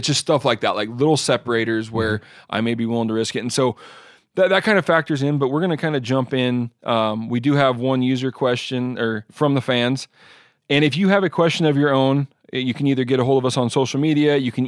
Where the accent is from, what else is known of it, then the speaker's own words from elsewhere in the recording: Washington, United States; This guy, you know, came from my home state of Washington.